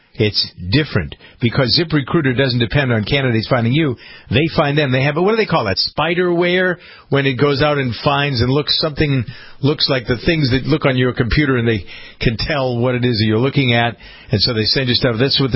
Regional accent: Framingham, Massachusetts, United States; We have a new government in my hometown of Framingham, Mass.

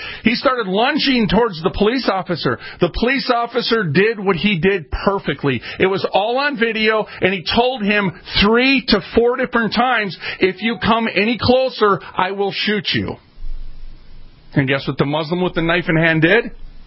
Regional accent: Minneapolis, Minnesota, United States; I'm from North Minneapolis.

